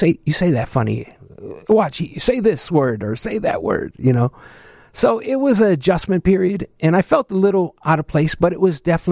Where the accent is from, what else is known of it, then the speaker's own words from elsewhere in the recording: Chicago, Illinois, United States; I'm originally from the Southeast Side, South Chicago.